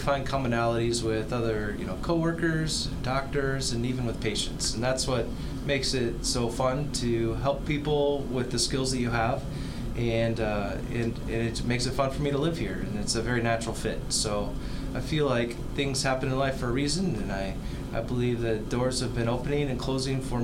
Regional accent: Pomeroy, Iowa, United States; I grew up in Pomeroy, Iowa. It's up near Fort Dodge.

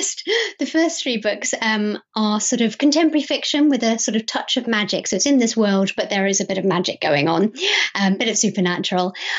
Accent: Wales, United Kingdom; now in Scotland, United Kingdom; I was born and brought up in Wales by a Scottish mother and an English father. So what we can basically say is that I'm British.

